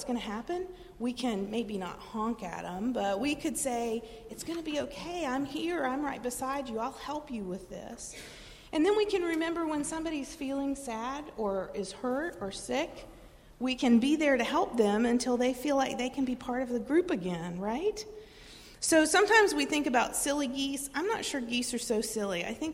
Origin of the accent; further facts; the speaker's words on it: Delaware, United States; So I grew up in Delaware, and Delaware sits right between two big bodies of water, the Delaware Bay and the Chesapeake Bay.